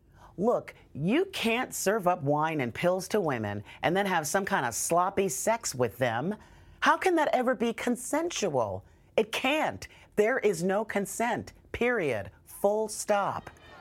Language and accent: English; Queens, New York, United States; I loved his stories about growing up in Philly. They were a lot like mine growing up in Queens.